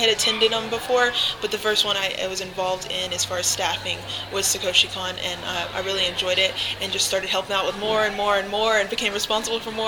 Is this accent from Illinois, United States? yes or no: no; Alabama, United States; Well, I grew up in Alabama, and I live in Georgia, so there's never been this amount of snow